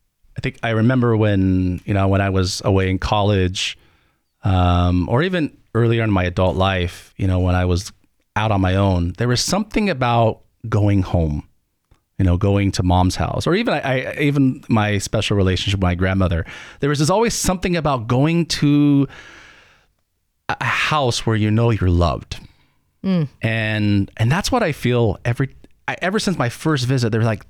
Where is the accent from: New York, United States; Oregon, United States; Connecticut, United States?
Oregon, United States; And I grew up in Eastern Oregon, and we would, in the Diocese of Baker, we would actually come together